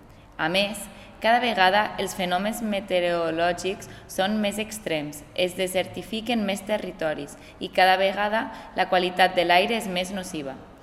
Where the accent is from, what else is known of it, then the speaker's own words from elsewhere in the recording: Benicarló, Valencian Community, Spain; vinc de Benicarló i estic estudiant per a ser mestra d'educació infantil.